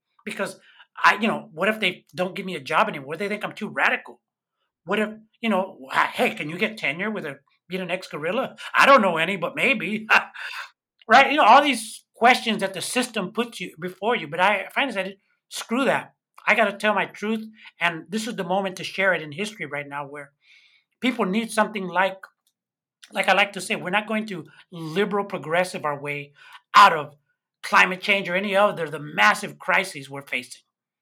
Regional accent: United States; being American is not that cool after all. And I decide not just to join the FMLN guerrillas to combat the fascist dictatorship backed by my country, the United States.

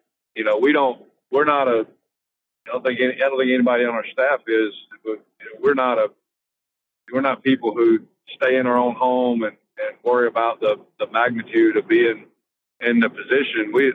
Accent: Mississippi, United States; because my wife's from Western Kentucky. I'm from Mississippi. We're away from families a lot.

